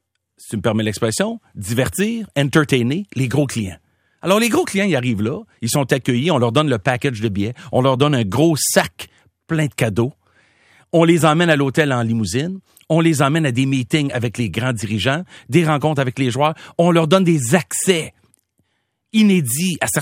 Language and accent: French; Quebec, Canada; j'ai grandi, moi, au Québec